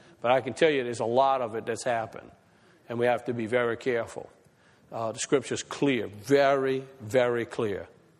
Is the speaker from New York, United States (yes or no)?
no; Tiger Pass, Louisiana, United States; So guys like me, I'm a fisherman. I grew up on Tiger Pass. I'm nothing from nowhere.